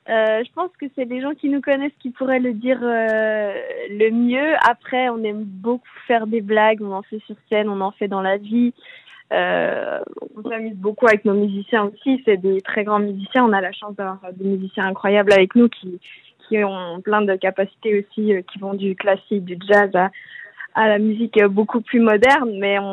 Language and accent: French; Annecy, Auvergne-Rhône-Alpes, France; parce qu'on en entend parler depuis qu'on est petite, parce qu'on vient de pas loin finalement, on vient d'Annecy